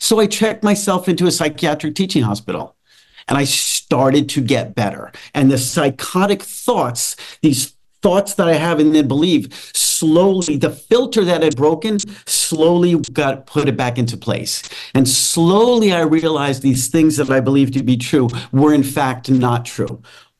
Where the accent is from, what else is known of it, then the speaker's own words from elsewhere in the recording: Atlanta, Georgia, United States; And I'm from Atlanta. I live in Atlanta, Georgia